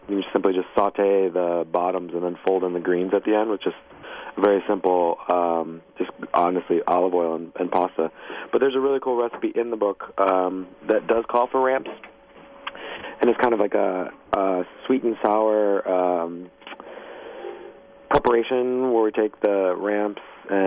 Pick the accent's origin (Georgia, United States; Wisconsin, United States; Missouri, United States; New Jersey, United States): Wisconsin, United States; Waterford; born or raised there; also born or lived in Racine